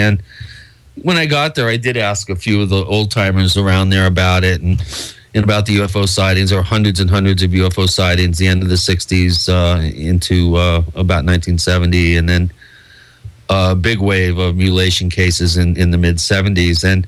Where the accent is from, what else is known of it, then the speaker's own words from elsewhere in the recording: Washington, United States; moved away as an adult; also born or lived in New York City; And I moved to New York City out of high school. I grew up in Washington State.